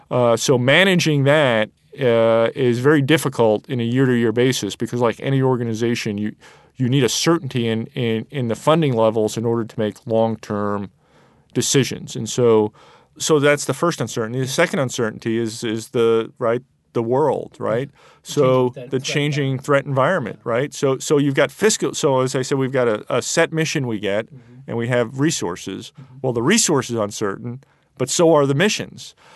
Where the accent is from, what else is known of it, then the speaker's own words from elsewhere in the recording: New York, United States; So I'm originally from New York.